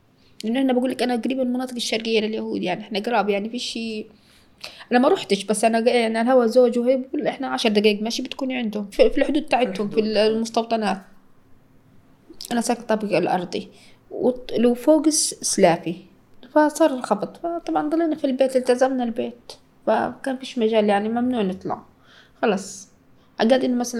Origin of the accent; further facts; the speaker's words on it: Gaza, Gaza Strip, Palestine; also born or lived in Saudi Arabia; عادي عايشة حياتي حلوة في غزة، مبسوطة. جوزي موظف في السلطة وأنا كنت في السعودية صراحة، وجيت من السعودية زيارة على غزة، وصارت أني تزوجت في غزة. تزوجت صغيرة صراحة، ما كنتش كبيرة يعني، كنت 16 سنة